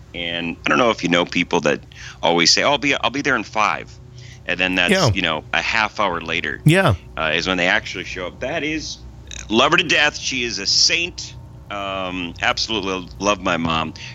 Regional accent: Wisconsin, United States; We're both from Wisconsin. You moved away kind of on purpose.

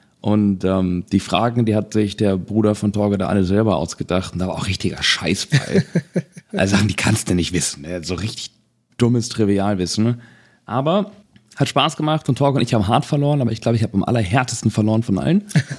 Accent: Hamburg, Germany; Ich meine, ich als Hamburger natürlich

